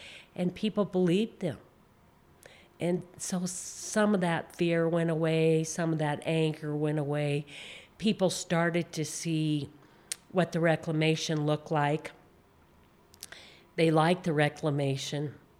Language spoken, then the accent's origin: English; Butte, Montana, United States; I wasn't somebody from Denver or Helena. I was from Butte, and I'm in there telling them it's unsafe and we have to do this work.